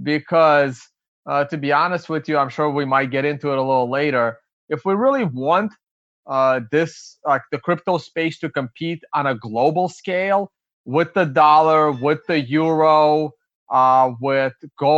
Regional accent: Brooklyn, New York, United States; accent: half Russian, half Brooklyn; also born or lived in Russia; I was born in Soviet Russia, and my family immigrated over to the U.S. when I was about 10 years old. Grew up in Brooklyn, hence all of these weird accents, half Russian, half Brooklyn

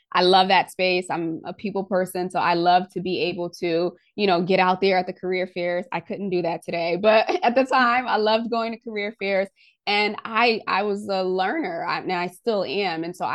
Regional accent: Connecticut, United States; also born or lived in Haiti; So I was actually born in Haiti. And I migrated here to the U.S. Just shy of four. I grew up in Connecticut

